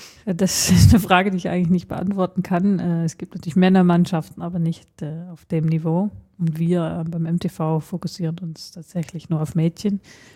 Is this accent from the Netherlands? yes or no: yes; Netherlands; Ich bin Niederländerin und werde auch die holländische Nationalmannschaft anfeuern